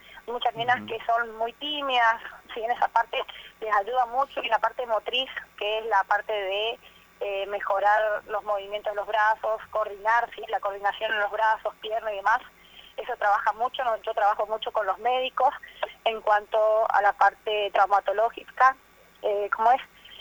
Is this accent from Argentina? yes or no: yes; Misiones, Argentina; Yo lo tengo desde mi niñez, en Misiones es un deporte que está muy instalado desde hace muchísimos años